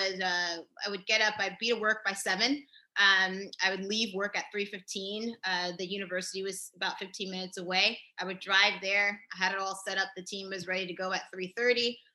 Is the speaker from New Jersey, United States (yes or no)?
yes; New Jersey, United States; But coming from Jersey, I'm from North Jersey.